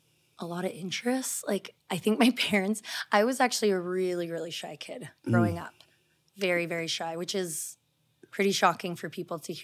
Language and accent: English; Victoria, British Columbia, Canada; born there; moved away as an adult; now in Calgary, Canada; So I was born in Victoria, BC. So I am not a Calgarian. But I moved here when I was 21.